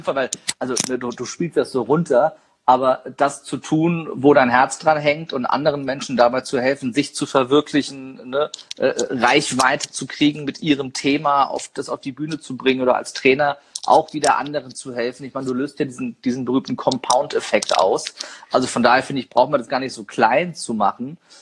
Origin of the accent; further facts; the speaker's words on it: Niedernhausen, Hesse, Germany; Da bin ich übrigens aufgewachsen in Niedernhausen.